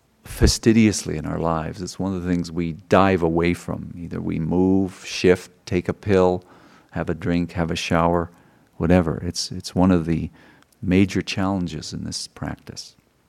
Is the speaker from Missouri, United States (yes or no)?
yes; Missouri, United States; you know, I'm from Missouri, show me, and I tried it.